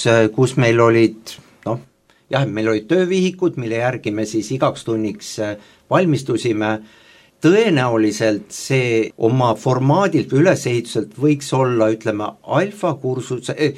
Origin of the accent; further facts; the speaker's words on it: Tallinn, Harju County, Estonia; also born or lived in Rapla; Ma olen küll Raplas sündinud, aga terve elu elanud Tallinnas ja samuti olen pärit siis mitte kristlikust perest.